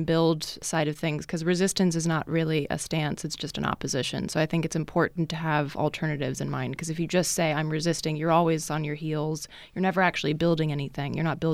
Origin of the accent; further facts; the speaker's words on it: United States; I mean, most Americans, and I'm American and Swedish, I'm a dual citizen, but I think most Americans don't have a connection to a radical past, particularly white Americans, which I am.